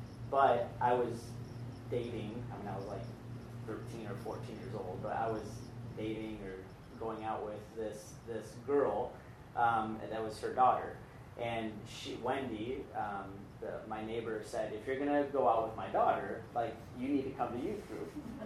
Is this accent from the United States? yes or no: yes; Cleveland, Ohio, United States; now in Murrieta, United States; So I grew up in Cleveland, Ohio. We moved to California in 2001 to Murrieta, California